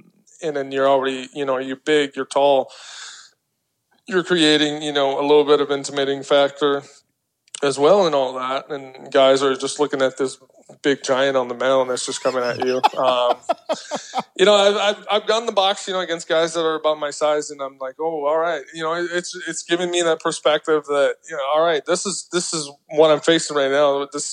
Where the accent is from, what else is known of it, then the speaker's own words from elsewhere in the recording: Canada; being Canadian